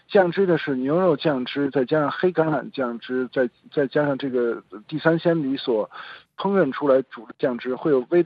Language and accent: Chinese; Avignon, Provence-Alpes-Côte d'Azur, France; 我在南法长大，阿维尼翁，